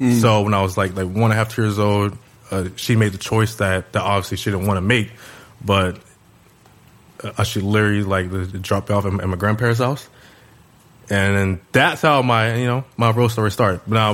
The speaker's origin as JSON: {"language": "English", "town": "Inglewood", "region": "California", "country": "United States", "tie": "born there", "said": "I was born in Inglewood as a kid"}